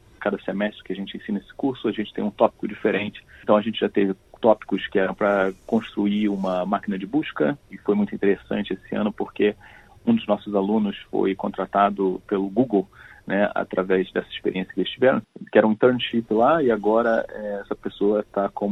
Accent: Rio de Janeiro, Brazil; also born or lived in Germany; now in Australia; Eu sou originalmente do Rio de Janeiro

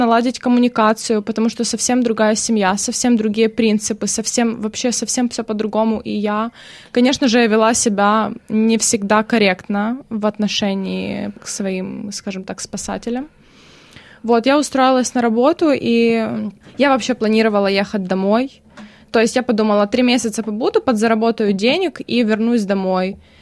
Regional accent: Kremenchuk, Poltava Oblast, Ukraine; Я сама из Кременчуга, это Полтавская область.

